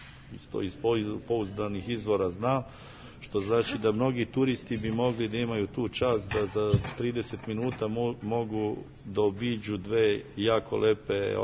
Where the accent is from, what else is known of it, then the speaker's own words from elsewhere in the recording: Belobreška, Caraș-Severin County, Romania; a to je moje rodno selo Belobreška